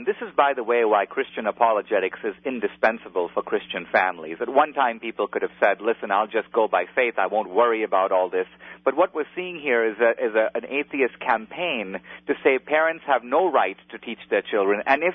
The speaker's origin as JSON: {"language": "English", "town": "Mumbai", "region": "Maharashtra", "country": "India", "tie": "born there", "said": "I was born in Bombay, India. My family was Christian, converted by Portuguese missionaries going back some centuries."}